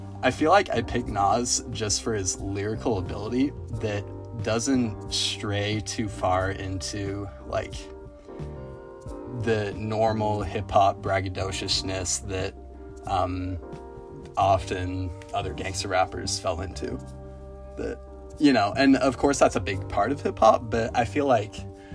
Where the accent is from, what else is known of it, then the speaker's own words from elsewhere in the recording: the West, United States; Yeah, we're not from New York. We're from the western part of the United States.